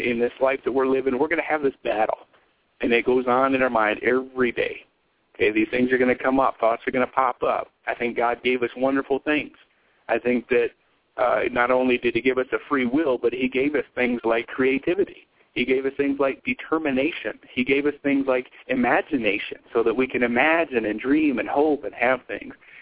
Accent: Wyoming, United States; I'm from Wyoming, and this place was rural, the kind of place where you could be for an hour and never see a car, a person, anything.

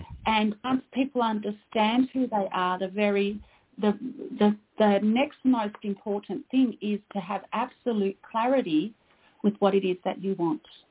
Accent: Australia; born there; I came from a migrant family, so obviously, I live in Australia. I was born in Australia of migrant parents from Serbia. So the surname is from Serbia

